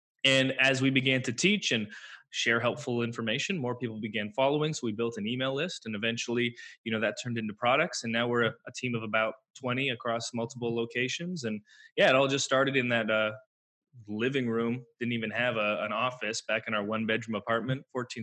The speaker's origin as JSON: {"language": "English", "region": "Ontario", "country": "Canada", "said": "I'm from Canada. My girlfriend and I moved from Ontario to Alberta, similar to moving from, let's say, New York to Montana."}